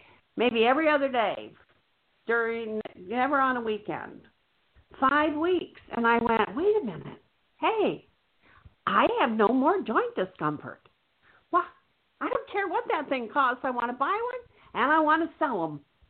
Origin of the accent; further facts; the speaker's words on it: Fort Lauderdale, Florida, United States; I'm from Fort Lauderdale.